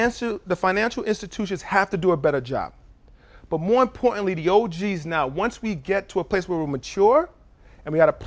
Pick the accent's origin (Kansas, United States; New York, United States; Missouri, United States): New York, United States; New York City; I grew up in New York City in the projects, same way. My parents was on welfare the same way, immigrants from Nigeria.